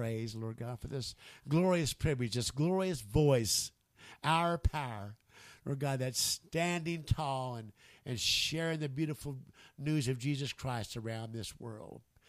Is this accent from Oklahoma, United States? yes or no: yes; Enid, Oklahoma, United States; It happened to my town in Enid, Oklahoma. In Enid, Oklahoma, my hometown.